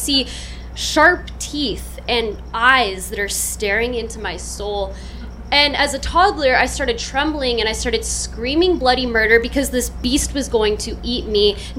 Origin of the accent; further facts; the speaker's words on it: Oceanside, California, United States; my parents' first house that I grew up in Oceanside.